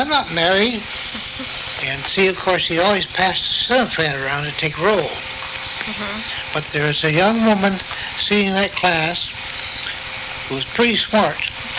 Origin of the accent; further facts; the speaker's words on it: Iowa, United States; born there; now in California, United States; I was born in Iowa. And my parents and my uncles and aunts moved.